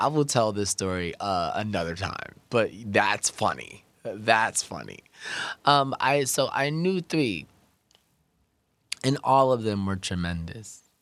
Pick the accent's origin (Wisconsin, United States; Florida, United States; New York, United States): New York, United States; Brooklyn; I'm from Brooklyn, right? So I'm a 90s baby